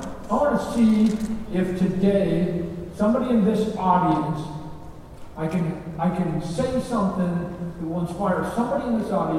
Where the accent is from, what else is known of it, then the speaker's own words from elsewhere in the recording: Canada; I'm a Canadian, right? I don't know if any of you have been in the audience in Canada, but I'm a Canadian.